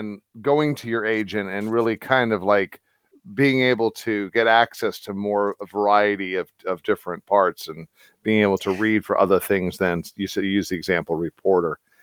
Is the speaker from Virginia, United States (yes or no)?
yes; Virginia, United States; I grew up in Virginia about 45 minutes away from DC.